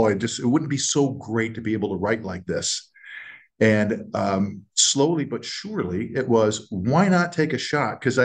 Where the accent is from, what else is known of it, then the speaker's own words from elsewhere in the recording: New York, United States; I grew up in Western New York, so